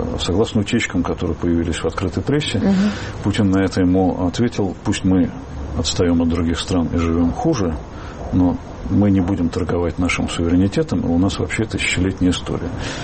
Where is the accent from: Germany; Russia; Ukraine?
Germany; Нет, я немец.